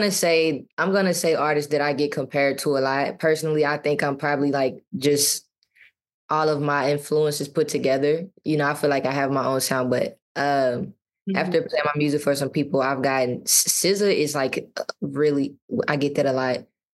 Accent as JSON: {"language": "English", "region": "Mississippi", "country": "United States", "said": "actually me being a country girl at heart, that really made it an easy adjustment, too, because, well, I'm from Mississippi, obviously, so there's a lot of grass there."}